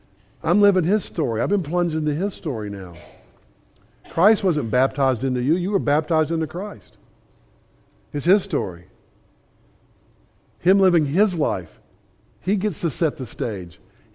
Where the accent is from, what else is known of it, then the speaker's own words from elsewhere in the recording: Selma, Alabama, United States; I'm from Selma. You know what I'm saying? We don't have four-lane roads.